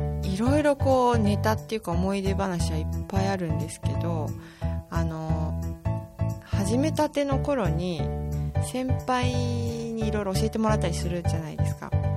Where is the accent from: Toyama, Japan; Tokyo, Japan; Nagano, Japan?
Toyama, Japan; 地元が富山で、富山にいる時に高校時代にテレビとか見て真似してたのがあったんですけど